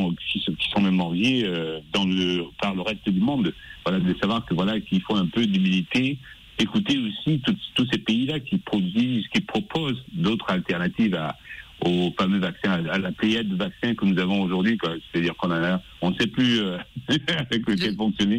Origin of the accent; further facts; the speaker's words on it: Cameroon; now in United States; J'espère bien. Je crois qu'on va gagner quand même cette fois-ci. Quand même. Nous sommes des Lions, quand même, après tout.